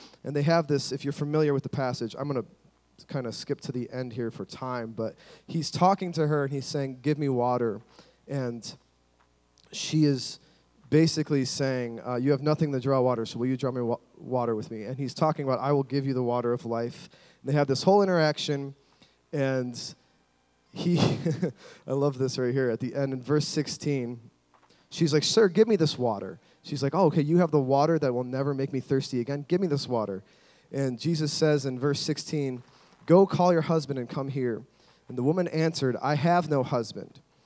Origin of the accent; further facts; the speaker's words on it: Kalamazoo, Michigan, United States; We come from Kalamazoo, Michigan.